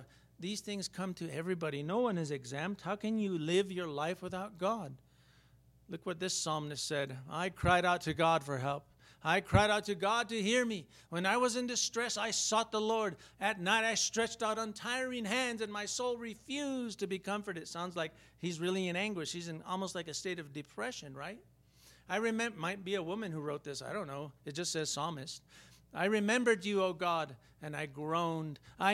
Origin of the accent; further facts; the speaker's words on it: United States; born there; I've been American all my life. I was born here, and it was part of America when I was born here. So I'm American.